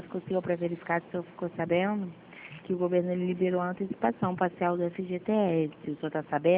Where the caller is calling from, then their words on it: Rio de Janeiro, Brazil; Não, eu tô falando do Rio de Janeiro.